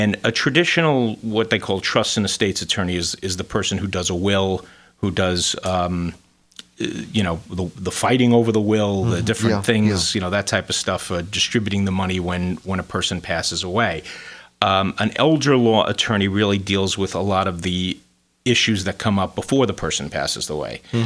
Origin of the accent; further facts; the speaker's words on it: New City, New York, United States; I grew up in Rockland and born and raised in New City.